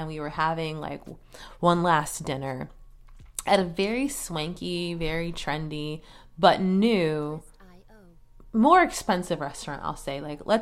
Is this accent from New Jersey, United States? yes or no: no; Ohio, United States; now in Washington, D.C., United States; when I go back to my hometown or go back to Ohio